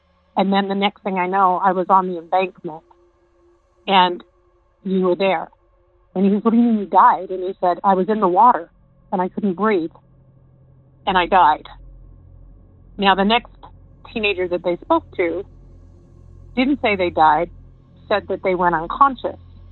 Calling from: Utah, United States; I'm calling from Utah.

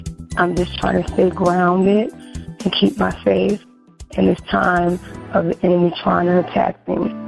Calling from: Trenton, New Jersey, United States; I'm calling from Trenton, New Jersey, and ask for some advice.

